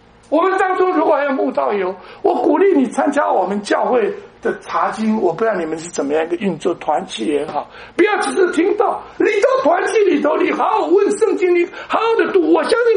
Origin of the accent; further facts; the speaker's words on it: Douliu, Yunlin County, Taiwan; now in United States; 我斗六，我就考到这个台湾最好的高中，又考第一志愿考到最好的大学